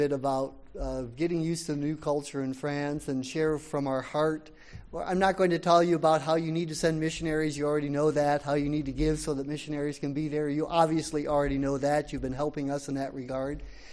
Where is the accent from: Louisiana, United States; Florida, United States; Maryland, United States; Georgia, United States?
Florida, United States; Now, I'm from Florida, so this was a brand new experience.